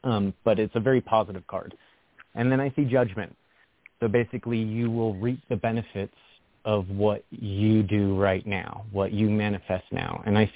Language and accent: English; North Carolina, United States; I'm also from North Carolina, so when you said that, you know, a little piece of me was like, yeah, why not?